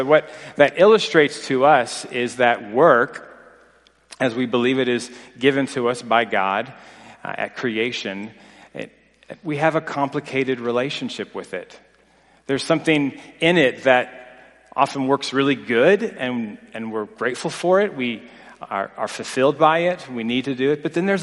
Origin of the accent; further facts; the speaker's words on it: East Coast, United States; also born or lived in Tennessee / Ohio; now in Colorado, United States; I grew up in the East Coast, spent most of my young adult life there. And then before Maggie and I were married, right before our wedding, I moved over to Colorado and had a change of states.